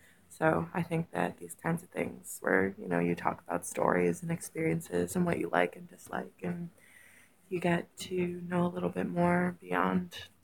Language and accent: English; United States; Sorry to disappoint. I am not. I am just American.